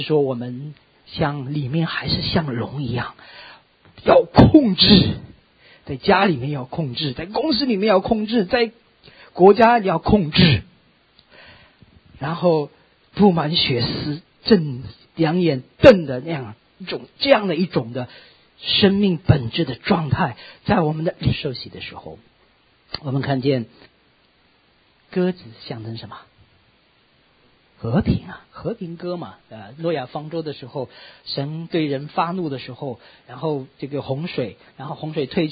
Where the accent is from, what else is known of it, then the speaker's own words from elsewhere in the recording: Shaanxi, China; also born or lived in Beijing; 像我们陕西人啊，像我们这个很多弟兄姐妹，对不对啊，都有口音。其实我在北京待了很多年，其实还是有口音，讲普通话还是不标准。